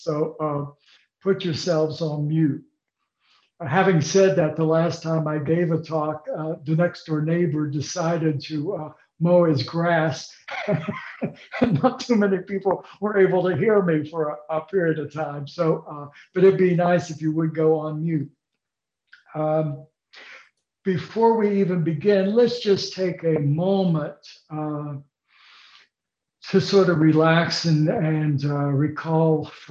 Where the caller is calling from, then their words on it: Zanesville, Ohio, United States; I'm coming from Zanesville, Ohio, which is about, maybe 60 miles from Columbus.